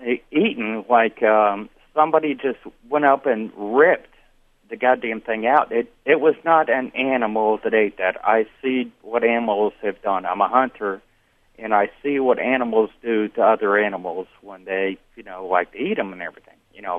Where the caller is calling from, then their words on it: Rhode Island, United States; from Rhode Island again.